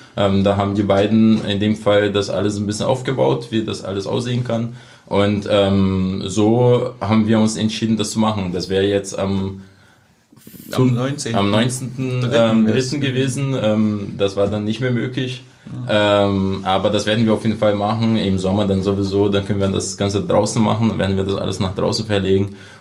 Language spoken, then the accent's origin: German; Brazil; now in Germany; Natürlich ist irgendwo meine Heimat Brasilien, das bleibt auch. Ich bin ja immer noch Brasilianer, ich habe immer noch einen brasilianischen Pass.